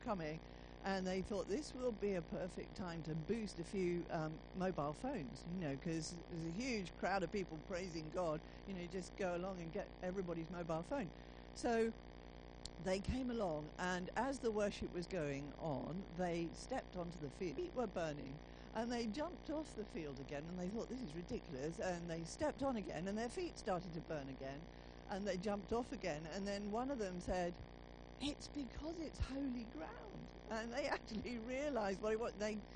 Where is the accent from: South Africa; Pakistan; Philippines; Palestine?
South Africa; I come from South Africa, and I don't know if you know, but South Africa has been struggling for the last few years with drought.